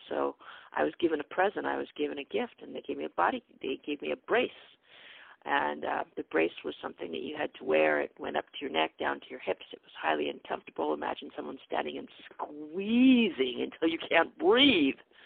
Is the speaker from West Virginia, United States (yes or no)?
no; San Diego, California, United States; I grew up in San Diego, California. I was one of seven kids, and I was the middle child.